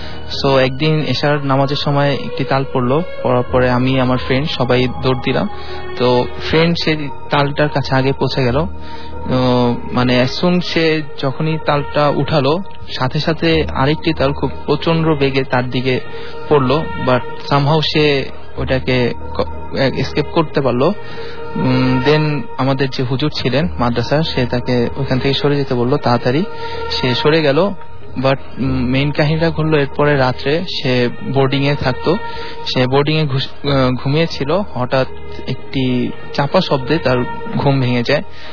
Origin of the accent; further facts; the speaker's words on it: Dhaka, Dhaka Division, Bangladesh; আমি সেগুনবাগিচা থেকে এসেছি।